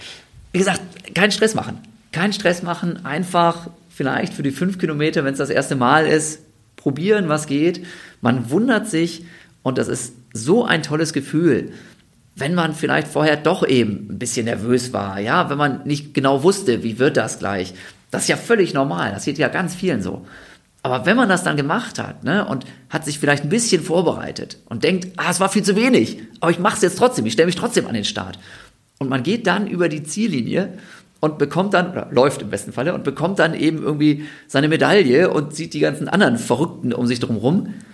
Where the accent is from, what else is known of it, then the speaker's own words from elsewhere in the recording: Osnabrück, Lower Saxony, Germany; also born or lived in Bochum; Also aufgewachsen bin ich in Osnabrück und dann habe ich wegen des Studiums und wegen des Sports ganz lange in Bochum gewohnt.